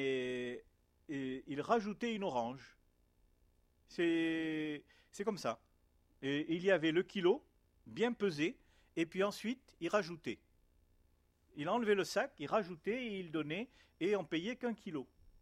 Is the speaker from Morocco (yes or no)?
yes; Morocco; born there; Je suis né dans un pays, je suis né au Maroc. Donc c'est un pays où les gens sont bien commerçants.